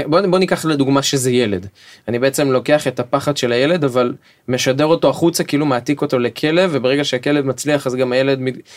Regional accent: Jerusalem District, Israel; אני בגלל שגדלתי קרוב לירושלים, כל הזמן ראיתי את השלג בירושלים

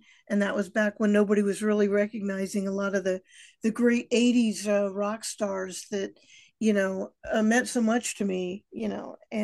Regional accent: Japan; now in Hollywood, United States; Well, in 1981, I came from Japan because I was singing in my band over there, and I finally came to Hollywood in 1981.

